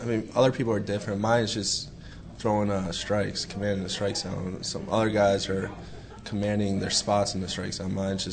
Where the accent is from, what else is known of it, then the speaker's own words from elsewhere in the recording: Florida, United States; also born or lived in Rhode Island; I was born in Rhode Island, but I grew up watching the Florida Marlins when I moved to Florida when I was six